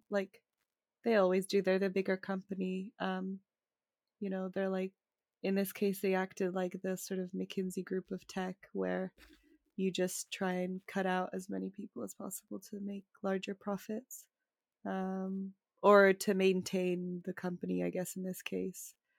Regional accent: Czechia; I grew up in Czech Republic and Nokia was just the standard phone everyone would have.

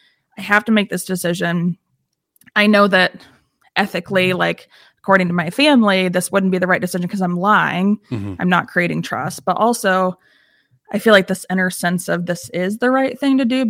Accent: the South, United States; So like I grew up in the South, and I came from this very, Southern religious culture

